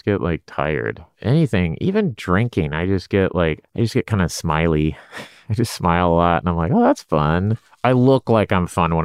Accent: Oklahoma, United States; You know, I grew up in Oklahoma.

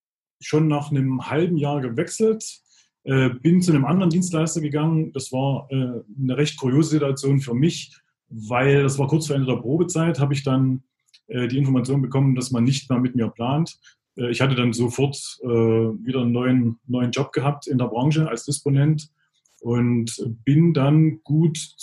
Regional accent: Chemnitz, Saxony, Germany; born there; Ich bin ja in Karl-Marx-Stadt geboren

